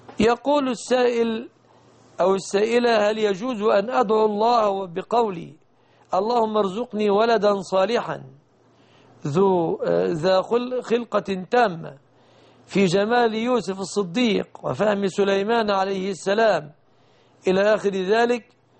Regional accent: Egypt; بلادنا مصر

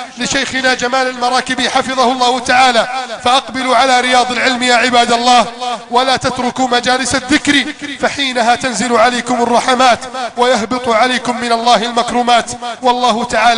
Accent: Egypt; واجعل بلدنا مصر آمنا مطمئنا وسائر بلاد

